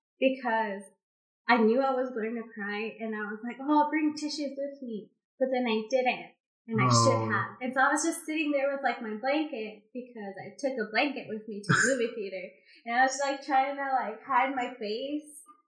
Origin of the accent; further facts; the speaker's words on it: Texas, United States; I also get like a Dr. Pepper because, again, I'm Texan.